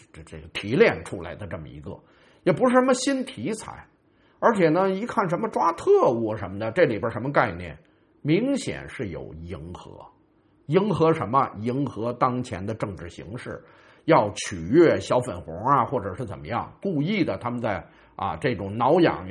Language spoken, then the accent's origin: Chinese; Beijing, China; 你这时候你我们北京人说话叫什么